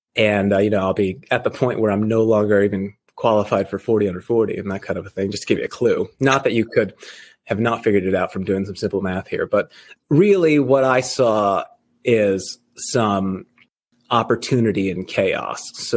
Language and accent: English; Rhode Island, United States; No, I was actually a East Coast person. So I grew up in Rhode Island, which is where Family Guy is from